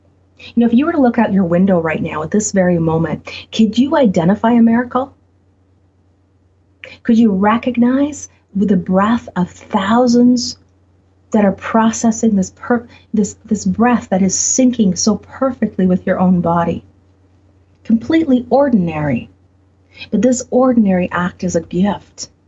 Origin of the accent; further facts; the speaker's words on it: Canada; being the Canadian, being the observer to what's playing out in the States